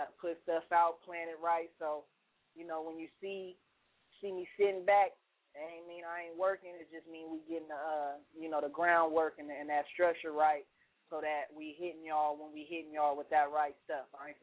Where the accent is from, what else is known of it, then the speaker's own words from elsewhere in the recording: Vallejo, California, United States; growing up in the Crestside of North Vallejo